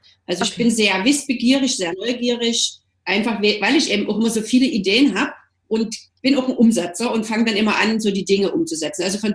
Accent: Germany; ich bin ja in der DDR groß geworden

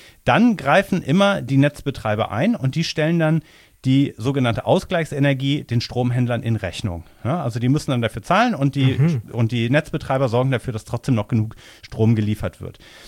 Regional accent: North Rhine-Westphalia, Germany; Also ich komme ja aus der Umgebung von Köln

